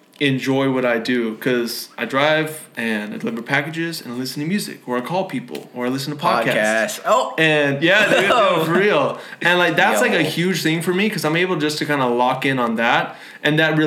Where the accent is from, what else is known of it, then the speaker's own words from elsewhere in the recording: Washington, United States; also born or lived in Oregon; no, I grew up in Washington.